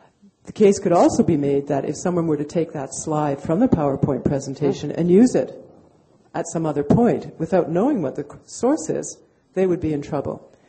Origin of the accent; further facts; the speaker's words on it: Quebec, Canada; I grew up here. I grew up in Quebec.